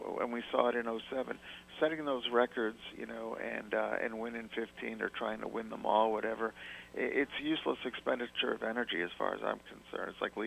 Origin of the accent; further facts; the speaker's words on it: Bay Shore, New York, United States; I grew up in Bayshore